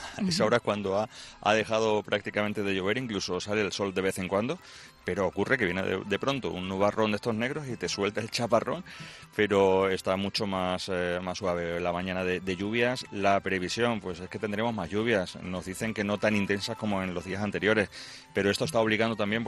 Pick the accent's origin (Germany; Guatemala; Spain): Spain; Azuaga, Extremadura; yo vivo en Extremadura, yo vengo de Azuaga